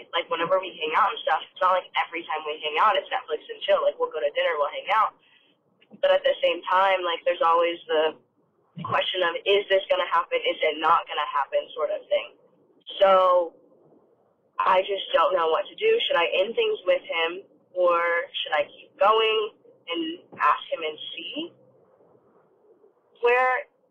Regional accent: Las Vegas, Nevada, United States; I am 19 years old. I'm from Vegas.

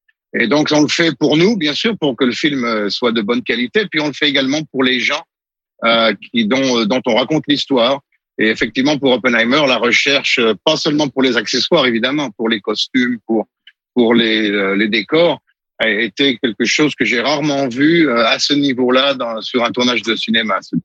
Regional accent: Montluçon, Auvergne-Rhône-Alpes, France; ma ville natale. Audrey Tautou est originaire de la même région que moi et nous sommes allés au même lycée.

